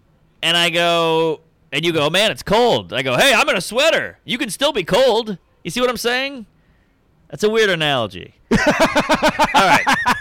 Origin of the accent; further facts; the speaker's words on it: Southern United States, United States; I'm from the South. It was way more integrated down there than it is up here.